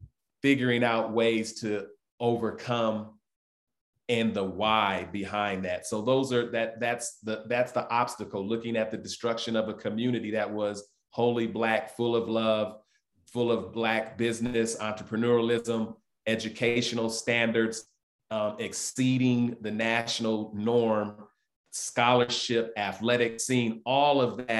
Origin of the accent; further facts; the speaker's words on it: Denver, Colorado, United States; Usually when I travel, most folks always say, they say, where are you from? I say, DC. And they say, oh, Chocolate City. And I say, no, Denver, Colorado. They say, you mean they're Black folks in Denver?